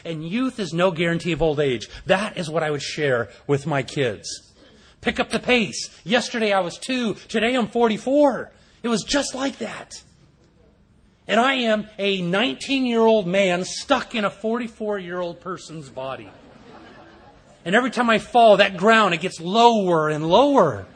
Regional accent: California, United States; And I go, how would I know this guy? I'm from Southern California.

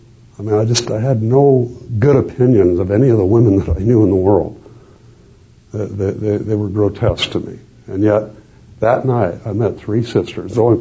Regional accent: Los Angeles, California, United States; Now, you have to understand, I grew up in East L.A. Okay, this is a dominantly Spanish neighborhood with Catholics.

